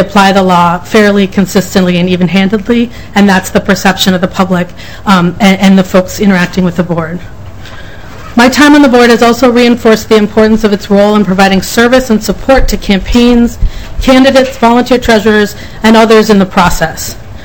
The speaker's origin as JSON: {"language": "English", "town": "Minneapolis", "region": "Minnesota", "country": "United States", "tie": "born or raised there", "said": "I'm a Minnesotan. I was born and bred. I grew up in Minneapolis, and I'm now living in South Minneapolis."}